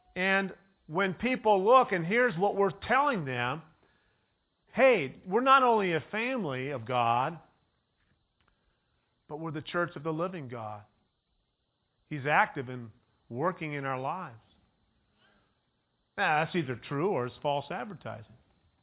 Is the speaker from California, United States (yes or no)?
yes; Ukiah, California, United States; I grew up in Ukiah in the city of 10,000 Buddhas.